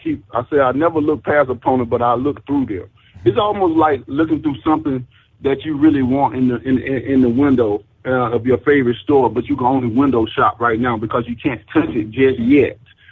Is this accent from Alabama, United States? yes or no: yes; Alabama, United States; born or raised there